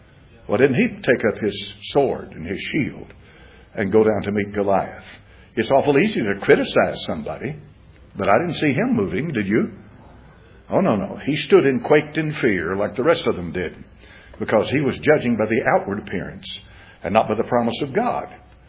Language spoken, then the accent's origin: English; Knoxville, Tennessee, United States; I grew up in Knoxville, Tennessee. I grew up here.